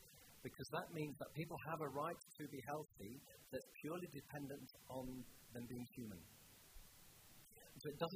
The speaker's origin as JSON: {"language": "English", "country": "United Kingdom", "accent": "British", "moved": "as an adult", "lives_now": "Australia", "said": "you can tell my accent, I'm British, and this country is massive."}